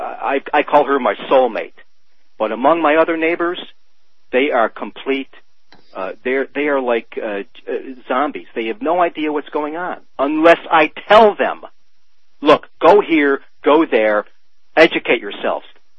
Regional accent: New York, United States; And by the way, I'm from the Western New York area.

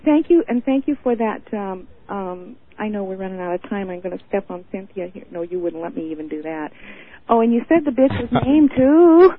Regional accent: Cut Bank, Montana, United States; I'm from Montana and originally, and I was raised on about the same parallel that Jeff was. He's from Ely, Minnesota, I heard him say, and I'm from Cutbank, Montana. And they were all Scandinavians, and they talked funny, and they were all Lutherans

